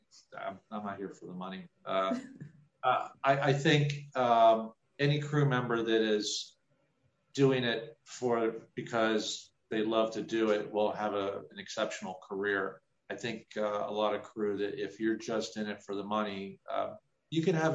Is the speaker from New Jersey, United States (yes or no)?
yes; New Jersey, United States; born there; I was born in New Jersey, right outside of Princeton, and my parents had a shore house. We call it the Jersey Shore